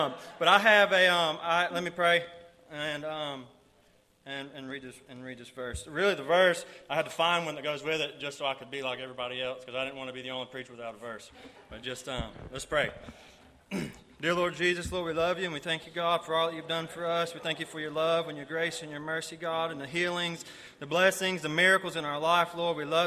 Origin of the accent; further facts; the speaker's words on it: Georgia, United States; I'm used to talking slow because I'm from South Georgia.